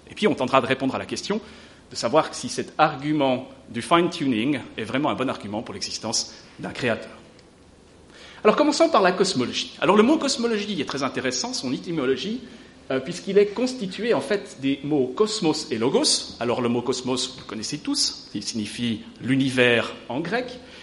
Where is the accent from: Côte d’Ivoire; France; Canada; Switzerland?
Switzerland; Et comme je suis suisse